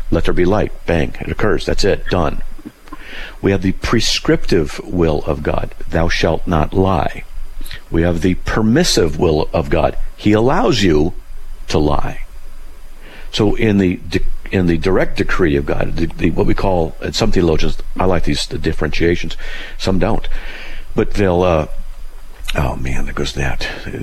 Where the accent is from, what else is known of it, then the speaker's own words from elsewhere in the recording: California, United States; I'm from Southern California. And when you drive in Southern California, you get it done. I live in Idaho.